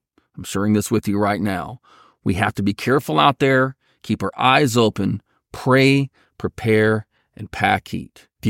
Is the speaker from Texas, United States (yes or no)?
yes; Texas, United States; in the southern United States and in my home state of Texas, we really don't use bear spray so much